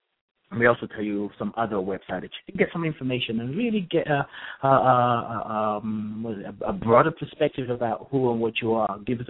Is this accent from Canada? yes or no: no; Nigeria; English is a second language; now in United States; So much so that growing up in Nigeria, you know, my experience of the tradition, the culture, or what people call the Yoruba tradition here, it was considered evil.